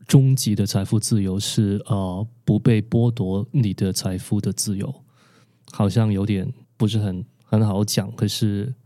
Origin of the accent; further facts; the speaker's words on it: Hong Kong; 然后是我们香港那边术语都叫强迫金。